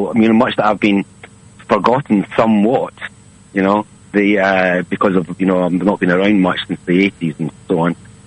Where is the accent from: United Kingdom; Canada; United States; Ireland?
United Kingdom; Scotland; I'm a Scot and I'm a Celt, and I've been surrounded by folk music and country music all my life